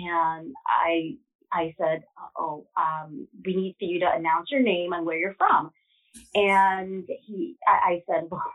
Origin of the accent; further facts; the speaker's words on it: Virginia, United States; from Virginia.